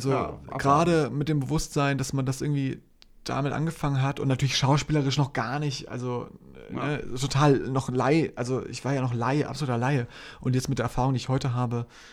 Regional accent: Hamburg, Germany; Ich bin Hamburger Jung.

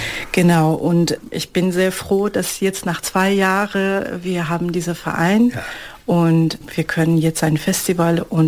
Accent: Iran; now in Germany; Ich komme aus dem Iran und mein Name ist ein persischer Name.

